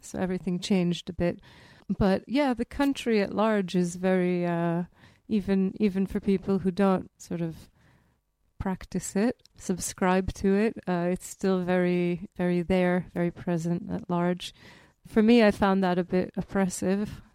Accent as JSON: {"language": "English", "town": "Jerusalem", "region": "Jerusalem District", "country": "Israel", "tie": "born or raised there", "said": "I grew up in Jerusalem. My family was quite religious, Jewish, religious, up to a point when I was about 10."}